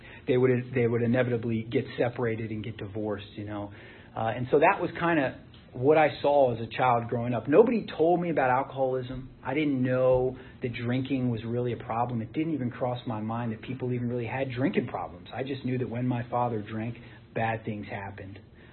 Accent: Rockville, Maryland, United States; So I grew up, I still live in Montgomery County, Maryland. I grew up in Rockville, if anybody's familiar with that area up there.

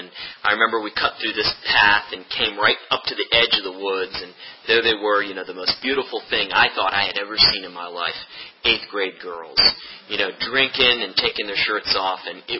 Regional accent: Baltimore, Maryland, United States; born there; I was born in Baltimore, Maryland, to Muslim parents. And I was raised as a Muslim.

